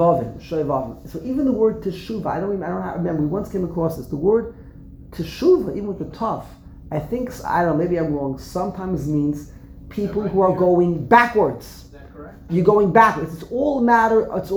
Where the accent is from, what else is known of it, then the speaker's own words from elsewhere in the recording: New York, United States; accent: Brooklyn; I think I have the Spitz Brooklyn accent. People always tell that to me. You can tell I'm from Brooklyn. A million miles away. I opened up my mouth. Oh, this guy's from Brooklyn. I can't get that Brooklyn accent out of me.